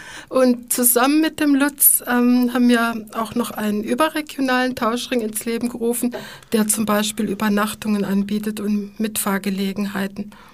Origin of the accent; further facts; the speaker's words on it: Freiburg, Baden-Württemberg, Germany; ich bin ursprünglich aus Freiburg